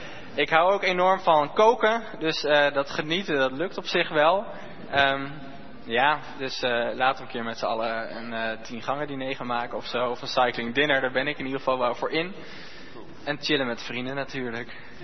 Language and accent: Dutch; Ede, Gelderland, Netherlands; now in Utrecht, Netherlands; Ja, ik kom uit Ede. Daar ben ik eigenlijk geboren en getogen. En toen ik ging studeren ben ik naar Utrecht verhuisd, maar ik ben dus in Ede opgegroeid. Ook in een Nederlands gereformeerde kerk.